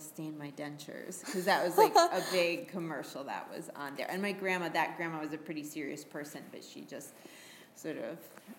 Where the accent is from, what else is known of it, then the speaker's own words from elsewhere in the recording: Woodbury, Connecticut, United States; Okay, well, I grew up in Woodbury, Connecticut.